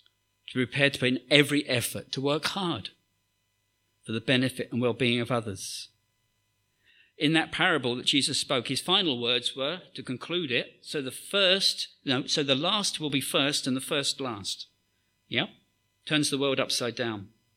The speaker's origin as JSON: {"language": "English", "country": "United Kingdom", "said": "It's expected of us as British people that we give to good causes."}